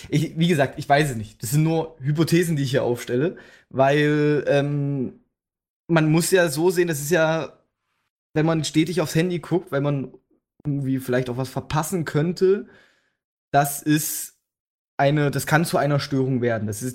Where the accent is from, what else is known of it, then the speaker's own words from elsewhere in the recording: Saxony, Germany; accent: Saxon; Also, ich spreche Sächsisch. Sollte schon genug sein.